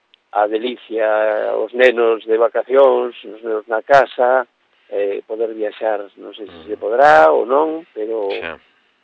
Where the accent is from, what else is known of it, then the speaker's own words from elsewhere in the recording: Galicia, Spain; pero como bon galego, eu penso que hasta o 40 de maio non te saques o sallo.